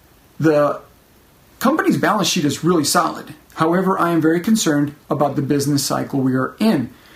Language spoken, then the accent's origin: English; Missouri, United States; I am from Missouri.